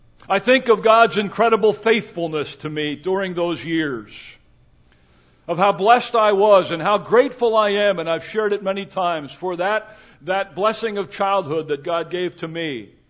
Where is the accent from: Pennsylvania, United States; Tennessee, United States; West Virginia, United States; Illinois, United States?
Pennsylvania, United States; Emmaus; Whenever I return to my hometown of Emmaus, I am reminded about such endings.